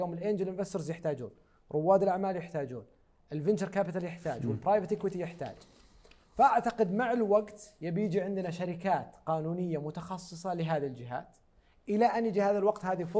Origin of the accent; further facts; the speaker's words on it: Saudi Arabia; مهم جدا لنا كسعوديين أننا ما ننزلق في العنصرية